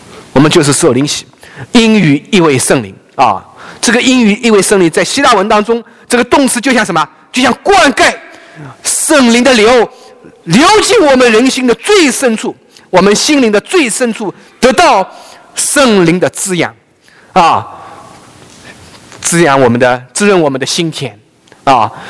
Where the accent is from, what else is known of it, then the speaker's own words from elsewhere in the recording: China; 我们大陆人没有这样的规矩啊，没有这样的习惯啊啊